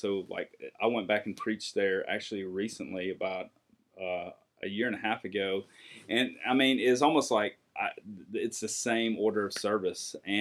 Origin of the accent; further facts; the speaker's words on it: Mississippi, United States; Yeah, so I grew up, like I said, I grew up in Mississippi. Grew up I grew up in small town Mississippi, but there's not a lot of large towns in Mississippi.